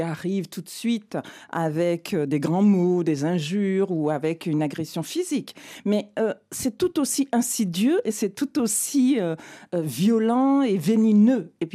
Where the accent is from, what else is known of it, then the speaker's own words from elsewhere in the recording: Sweden; Je vais répondre que je suis suédoise.